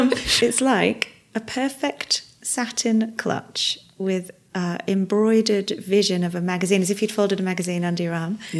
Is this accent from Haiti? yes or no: no; England, United Kingdom; Because we're very English. We hate the word journey.